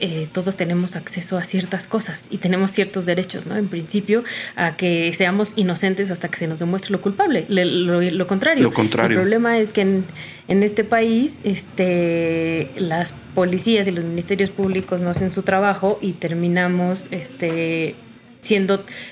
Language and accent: Spanish; northern Mexico, Mexico; yo que soy norteña es como, ah, pues que se jodan, mientras no sea yo